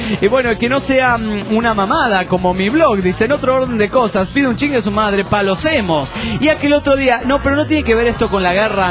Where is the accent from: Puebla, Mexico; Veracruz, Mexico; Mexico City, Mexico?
Mexico City, Mexico; now in Tijuana, Mexico; Yo soy del DF.